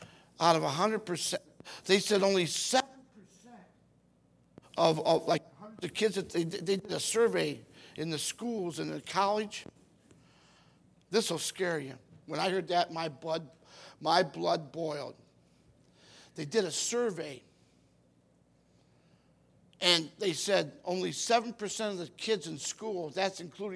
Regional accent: United States; They're ruining our country. And I'm an American.

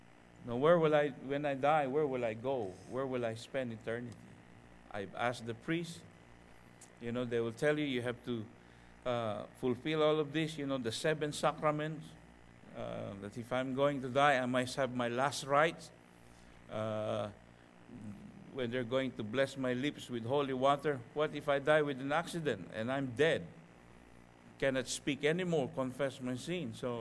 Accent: north, Philippines; English is a second language; So I'm from the north, she's from the south. We met in the center. You know, growing up in the Philippines is being a very predominant Catholic country

